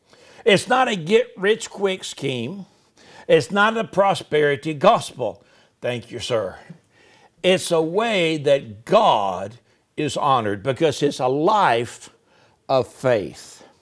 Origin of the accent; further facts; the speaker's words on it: the South, United States; Okay, I'm from the South, okay? Everybody's ma'am.